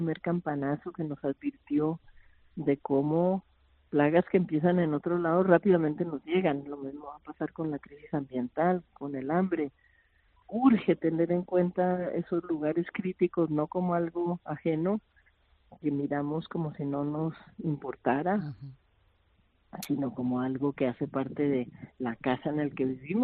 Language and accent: Spanish; Colombia; Mira, pues yo soy colombiana